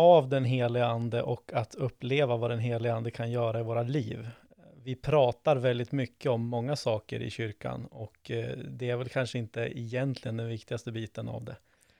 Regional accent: Sundsvall, Västernorrland County, Sweden; Jag kommer från Sundsvall, född och uppväxt där och kvar där än så länge och jobbar som sagt i Pingstkyrkan i Sundsvall på 50%.

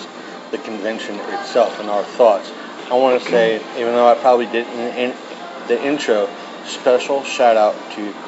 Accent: Martinsburg, United States; I'm from Martinsburg. There's odd holes around town.

